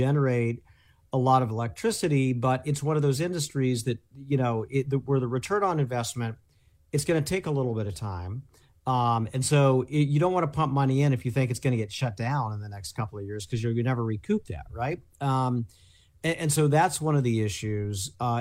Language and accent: English; Indiana, United States; My home state of Indiana.